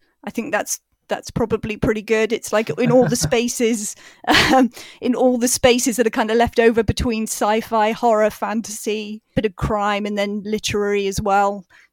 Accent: South West England, United Kingdom; I'm from Devon, so that's very Southern, isn't it?

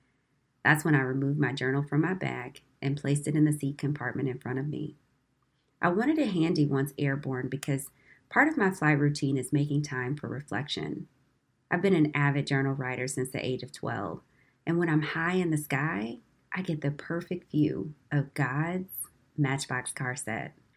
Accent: United States; accent: flat English; When I talked, my flat English accent revealed that I was a guest in their country.

